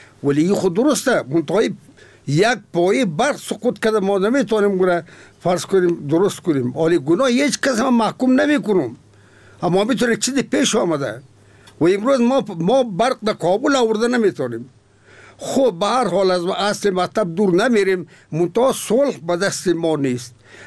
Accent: Afghanistan; به عنوان یک افغان

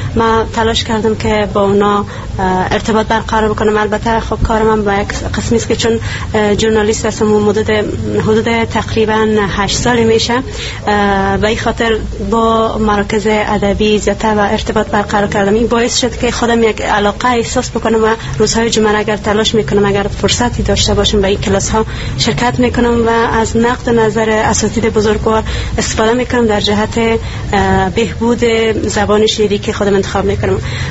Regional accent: Iran; also born or lived in Afghanistan; کلن در ایران متولد افغانستان هستم، ولی که در ایران رشد و نمای اینجا بوده، تحصیلاتم تا مقطع لیسانس هست.

